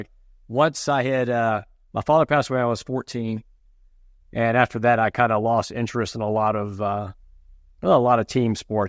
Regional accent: Belmead, Texas, United States; I was born in Belmead, right down the road from here, not far, and which was also about a half mile or about a mile or two from my dad's bar, the Cock and Bull. So I grew up in the industry.

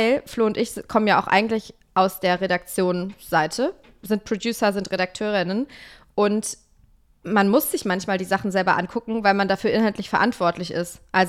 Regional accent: North Rhine-Westphalia, Germany; Aber ich komme leider aus NRW und da ist das ein bisschen schwierig

